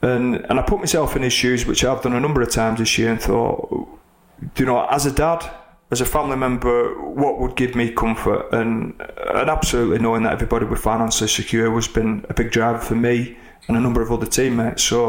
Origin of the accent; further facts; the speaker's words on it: Oldham, North West England, United Kingdom; run through Oldham, my hometown.